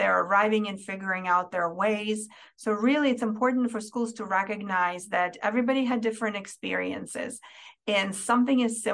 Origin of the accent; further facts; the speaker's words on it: Ukraine; moved away as an adult; now in United States; I am a first generation immigrant in the United States. I came from Ukraine, and I came as an adult learner.